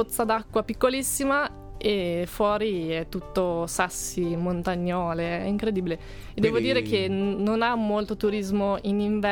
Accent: Trentino-Alto Adige, Italy; Infatti io sono trentina.

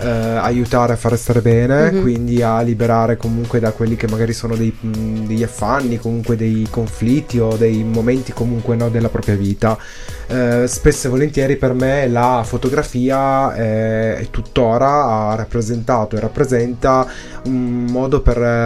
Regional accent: Turin, Piedmont, Italy; Sono di Torino, uh-huh. sì.

